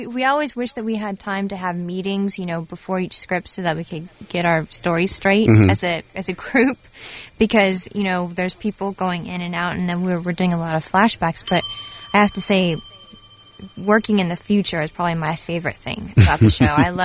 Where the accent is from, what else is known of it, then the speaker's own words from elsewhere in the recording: San Antonio, Texas, United States; No, I haven't. You know, I'm from San Antonio. It's really far.